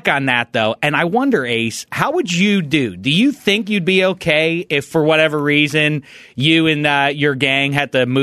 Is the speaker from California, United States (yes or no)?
no; Pittsburgh, Pennsylvania, United States; I grew up in Pittsburgh, PA. Have we ever talked about my roots? That's where I grew up.